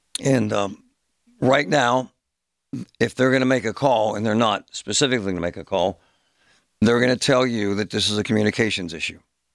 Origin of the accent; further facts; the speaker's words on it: Greenfield, United States; I'm from Greenfield. He's from Greenfield.